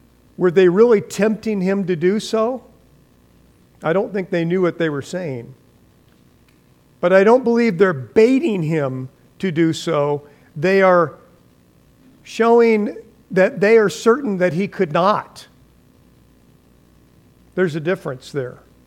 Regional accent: Fresno, California, United States; I grew up in Fresno, California, and you could look out the window of your kitchen sometimes

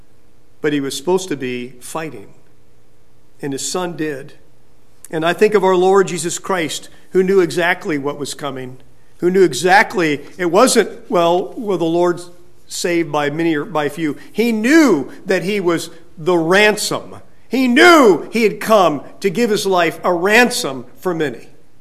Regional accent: Fresno, California, United States; I grew up in Fresno, but I'd been gone for a while getting my training.

